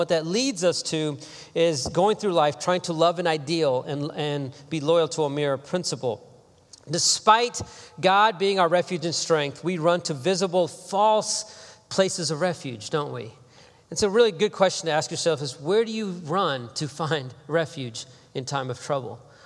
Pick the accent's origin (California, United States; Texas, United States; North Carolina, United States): Texas, United States; Houston; Like, I came before that from Houston, Texas. We have friends in the Midwest, like, where tornadoes and fires and all kinds of realities come. Like, Harvey crushed Houston, my hometown, just a few years back.